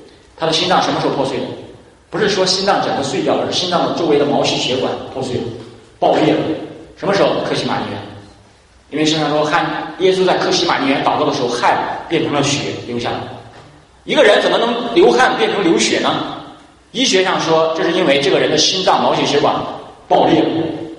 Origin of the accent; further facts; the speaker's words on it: Northeast China, China; 我们东北人是比较豪放的，也比较勇敢的，甚至你们有些东北人都不怕死